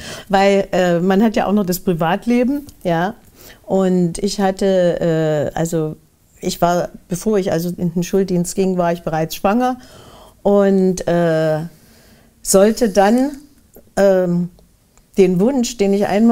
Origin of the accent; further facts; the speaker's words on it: Plauen, Saxony, Germany; moved away as an adult; Ich komme ja aus Plauen im Vogtland. aber Potsdam hat mich angezogen.